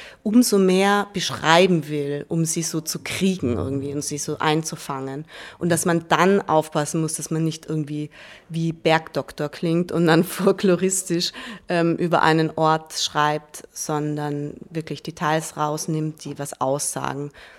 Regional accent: Tyrol, Austria; Beim letzten Heimaturlaub, also ich bin aus Tirol, bin ich ausgestiegen in Kufstein

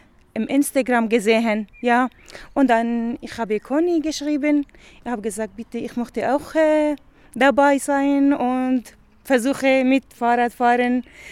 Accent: Syria; German is a second language; now in Vöcklabruck, Austria; ich komme aus Syrien. Ich bin 36 Jahre alt und ich bin seit 2015 in Vöcklabruck, ja, und auch in Österreich.

